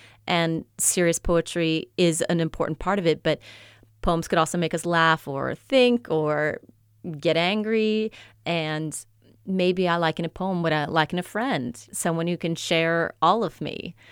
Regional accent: Midwest, United States; now in Oxford, United States; And I'm originally from the Midwest. I went to the South for the first time at the University of Arkansas for graduate school.

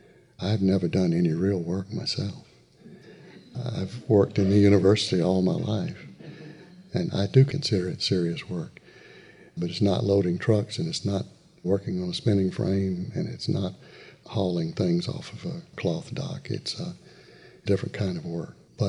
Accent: the South, United States; accent: Southern; But the Southern accent is my accent, and I just have to torque it up a little bit and change the syntax and the grammar a little bit to make that voice.

